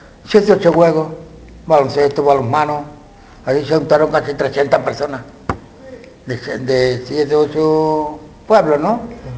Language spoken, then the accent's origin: Spanish; Córdoba, Andalusia, Spain; me iba allí en Córdoba, que yo soy de Córdoba, donde he dicho